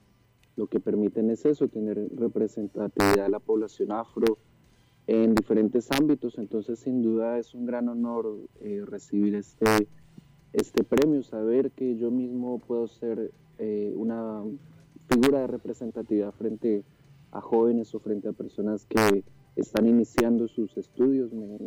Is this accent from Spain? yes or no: no; Popayán, Cauca, Colombia; yo tengo 28 años, nací en Popayán en el 91